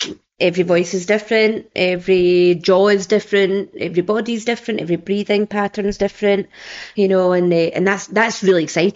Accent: Scotland, United Kingdom; So I grew up in Kilbarkin.

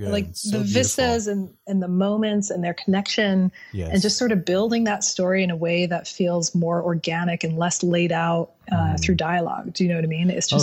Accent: Utah, United States; growing up in Utah and not having a lot of access to pop culture when I was younger, things were always new later especially when I came to San Francisco and Los Angeles.

